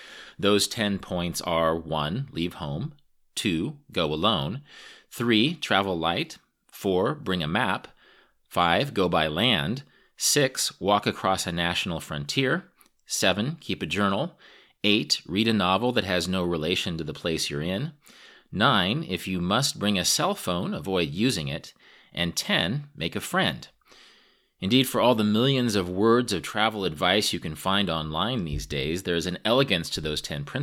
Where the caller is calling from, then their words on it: Kansas, United States; I'm actually calling you from Kansas.